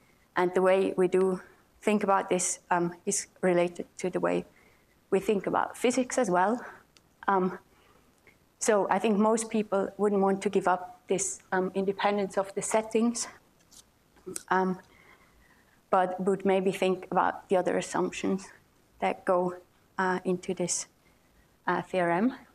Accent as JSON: {"language": "English", "country": "Switzerland", "second_language": "English", "said": "as I was told, because I'm from Switzerland"}